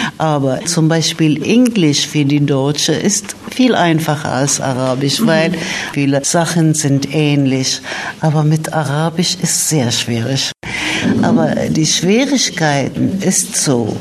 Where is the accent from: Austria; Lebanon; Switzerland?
Lebanon; now in Germany; Ich bin eigentlich aus dem Libanon, aber ich lebe hier schon lange. Seit der Wende unterrichte ich Sprachen, vor allem Englisch und Arabisch.